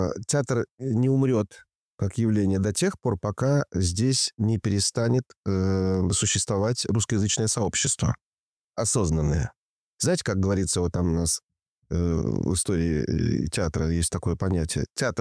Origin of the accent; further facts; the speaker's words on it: Latvia; moved away as an adult; Вырос я в Латвии, но поехал учиться и профессию там получил.